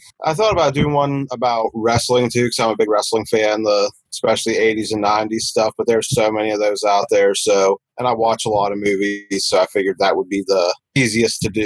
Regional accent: Pennsylvania, United States; I'm from Pennsylvania. Grew up watching lots of movies. I grew up during the 90s

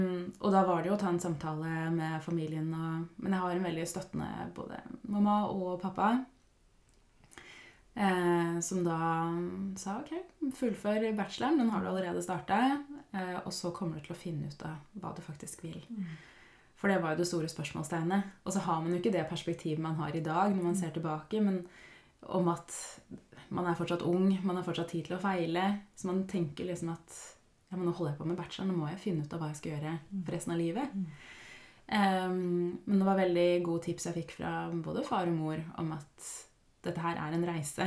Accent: Oslo, Norway; Så jeg jo født og oppvokst I Oslo, Groruddalen. Og foreldrene mine kom til Norge I en veldig ung alder, 15-16, sent 70-tallet.

